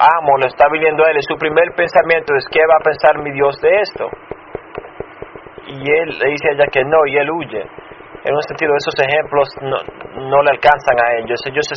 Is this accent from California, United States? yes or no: no; Chicago, Illinois, United States; Yo nací y me crié en Chicago, en la ciudad de Chicago. Yo me crié en una casa rompida, quebrantada.